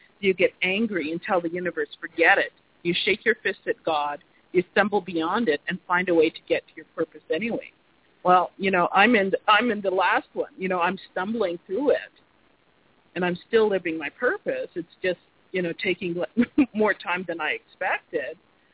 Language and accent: English; Jamaica; I'm from Jamaica. My ancestors were slaves to British people, British landowners, okay?